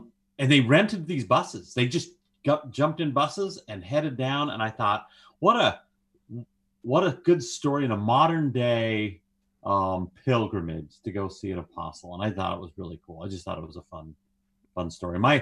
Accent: Utah, United States; I'm from Utah.

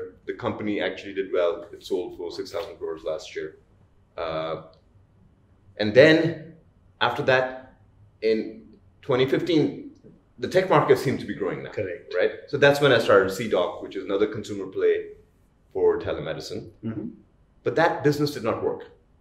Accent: Delhi, India; my parents live in Noida, so I'm from the Delhi area.

